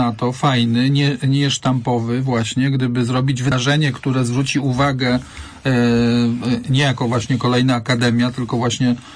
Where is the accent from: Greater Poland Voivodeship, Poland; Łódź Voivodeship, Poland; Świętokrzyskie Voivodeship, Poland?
Greater Poland Voivodeship, Poland; bardzo mnie to martwi jako Wielkopolanin